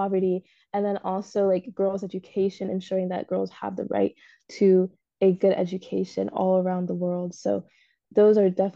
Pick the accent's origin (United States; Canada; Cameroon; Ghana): Ghana; because I am from Ghana. So like, you know, in Africa as a whole, sub-Saharan specifically